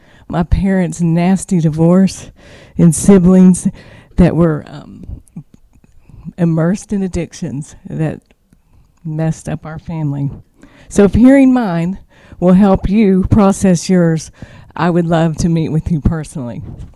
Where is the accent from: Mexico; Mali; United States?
United States; Amarillo, Texas; I grew up in Amarillo, Texas. No one likes to admit that, but I did.